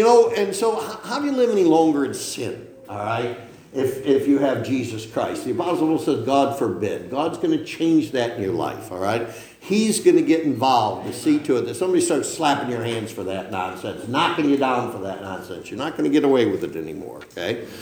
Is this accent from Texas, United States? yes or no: no; Ellicottville, New York, United States; born there; also born or lived in Salamanca; I was born over in Ellicottville. And I was born in Salamaica.